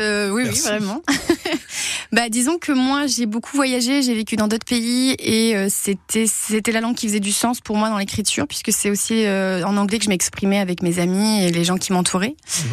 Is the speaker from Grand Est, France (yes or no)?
no; Provence-Alpes-Côte d'Azur, France; Et je suis provençale, donc le Mistral a une forte importance dans ma culture